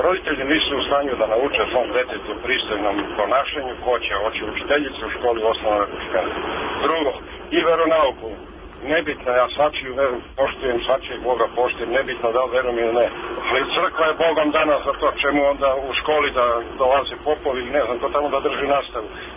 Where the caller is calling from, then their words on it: Pirot, Pirot District, Serbia; Ja sam još jedan iz Pirota.